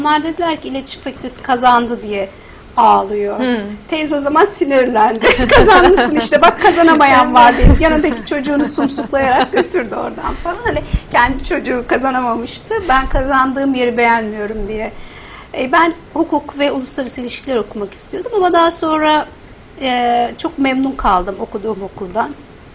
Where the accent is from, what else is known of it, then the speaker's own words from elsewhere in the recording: Eskişehir, Turkey; Eskişehirliyim. Eskişehir gittiniz mi bilmiyorum.